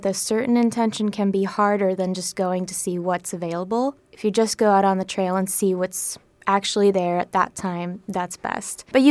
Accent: Finland; moved away; I grew up in Finland where foraging's pretty common. Most people go out with their families to get mushrooms and wild berries, so it was always a part of my life there. And then when I moved here

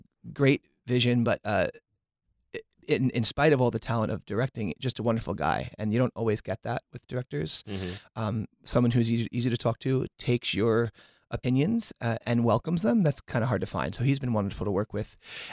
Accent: New York, United States; now in Sonoma, United States; I moved to Sonoma and this week it'll be at about 2 years that I've moved to Sonoma. And I'm from New York, and I was a professional performer for many years

